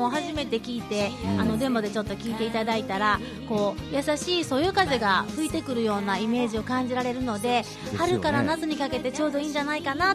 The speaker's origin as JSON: {"language": "Japanese", "region": "Osaka", "country": "Japan", "tie": "born or raised there", "said": "あの大阪生まれの大阪育ちなんです、"}